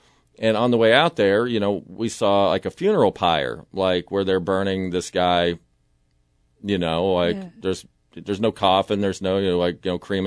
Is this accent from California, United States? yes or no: no; Florida, United States; I can still remember as a child growing up in Florida, like, there was a lot of animals down there.